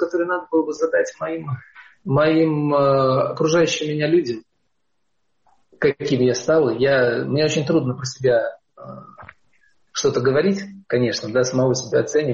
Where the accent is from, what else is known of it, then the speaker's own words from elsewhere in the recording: Belarus; мы сами белорусы.